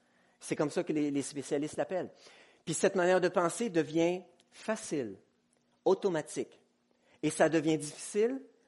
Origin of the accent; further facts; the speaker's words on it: Quebec, Canada; moved away as an adult; Je me souviens quand je suis arrivé en Afrique, je venais du Québec et j'aimais la précision.